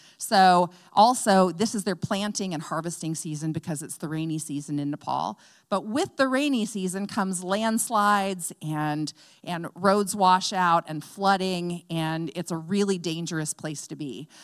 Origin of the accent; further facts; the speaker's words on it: United States; Bi Amerik Khun, which means I am American.